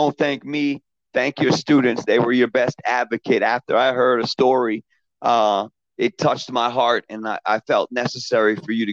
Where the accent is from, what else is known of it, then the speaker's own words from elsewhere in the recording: Brookline, Massachusetts, United States; I grew up in Brookline, so, you know, I went to grammar school and high school with basically the kids that I played sports with over the summer.